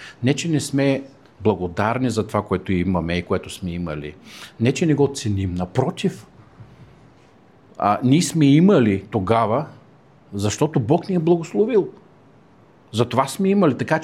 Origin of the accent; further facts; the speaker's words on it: Brestovitsa, Plovdiv Province, Bulgaria; Аз съм от Брестовица